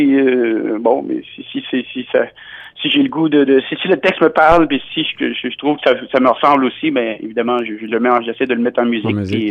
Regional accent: Quebec, Canada; Je viens de l'Abitibi, puis quand j'étais jeune, là, la radio qu'on avait, il n'y avait pas beaucoup de postes de radio, mais il y en avait un francophone. Je viens du Témiscamingue.

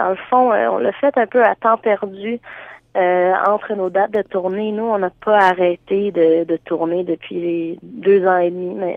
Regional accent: Montreal, Quebec, Canada; Oui, on vient de Montréal.

